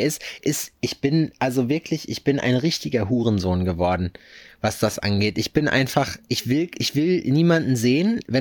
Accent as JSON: {"language": "German", "region": "Berlin", "country": "Germany", "said": "Als Berliner ist man das doch eh schon halb."}